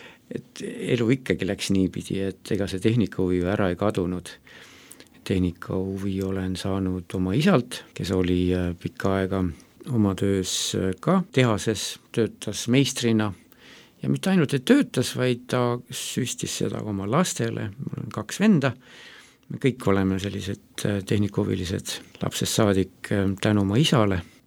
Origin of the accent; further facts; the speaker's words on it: Otepää, Valga County, Estonia; pärit olen hoopiski väiksest linnast Otepäält ja siis olin tudengina ja mitte kristlasena, ehk pere ei ole kristlik perekond oma